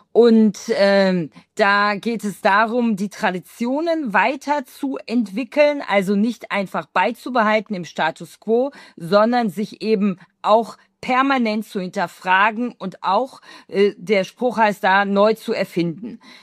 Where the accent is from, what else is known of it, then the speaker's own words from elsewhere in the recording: North Rhine-Westphalia, Germany; Ursprünglich komme ich aber aus Ostwestfalen, aus der Nähe von Bielefeld. Dort habe ich studiert und dort habe ich auch die ersten Jahre im ostwestfälischen Mittelstand gearbeitet.